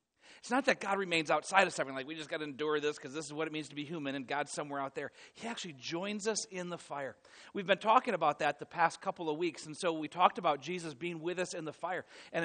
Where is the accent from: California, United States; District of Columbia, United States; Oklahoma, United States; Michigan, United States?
Michigan, United States; I grew up in Michigan in the 80s, Detroit Tigers, right?